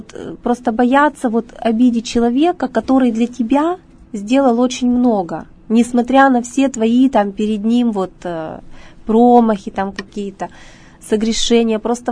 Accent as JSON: {"language": "Russian", "country": "Russia", "said": "вот мы встретились с таким итальянцем, когда он знал, что мы из России"}